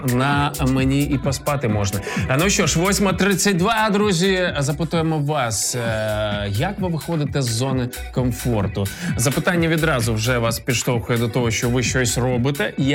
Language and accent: Ukrainian; Kyiv Oblast, Ukraine; accent: surzhyk; вона з Київської області, і я з Київської області. І нібито одна область, а насправді ми по різні сторони від Києва, і там ну інакші слова.